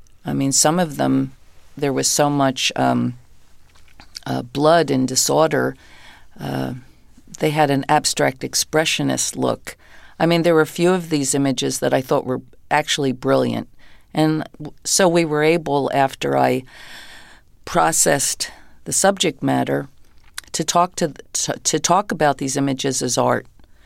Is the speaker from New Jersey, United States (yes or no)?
yes; New Jersey, United States; I mean, I came from the South Jersey, Philadelphia area, and in the early 60s, everybody sang.